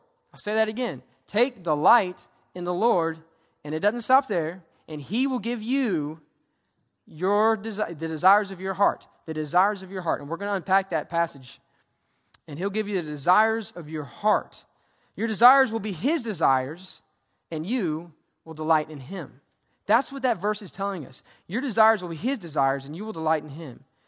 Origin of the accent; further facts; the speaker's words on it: Georgia, United States; fried okra, sweet tea, I'm from Georgia, and peach cobbler.